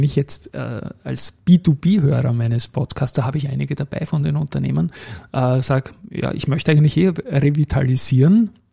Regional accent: Vienna, Austria; sage ich mal als Wiener.

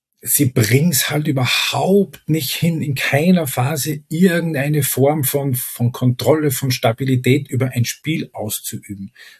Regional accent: Austria; ich als Österreicher

